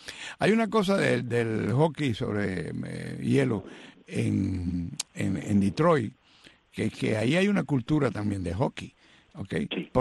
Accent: Cuba; moved away; Ya hace muchos años que ya que salí de Cuba

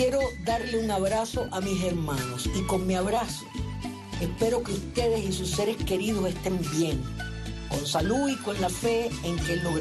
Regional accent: Cuba

